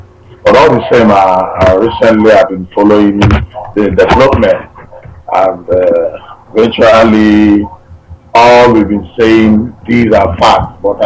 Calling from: Italy; I'm calling from Italy.

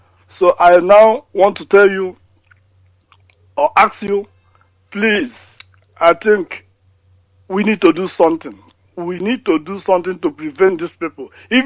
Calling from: Munich, Bavaria, Germany; I'm calling from Munich, Germany.

